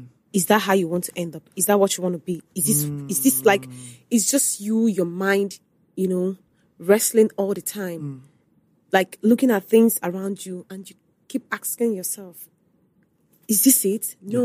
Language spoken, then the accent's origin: English; Owerri, Imo, Nigeria; moved away; There. Born and raised in Owerri. It's just what I've known before, before this whole thing.